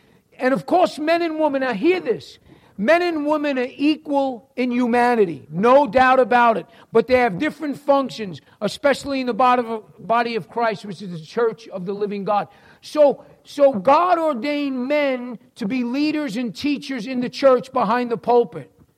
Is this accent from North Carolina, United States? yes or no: no; New York City, New York, United States; accent: New York; And if you can recognize my accent, I am from New York City.